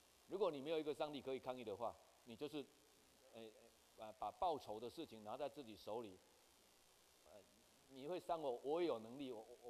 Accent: Taiwan; 我们台湾人移民为什么给你们菲律宾就这样平白无故就用机关枪扫死了

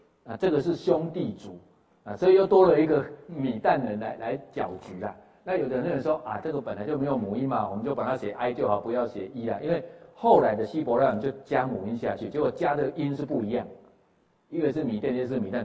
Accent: Taiwan; 就像我们是台湾人

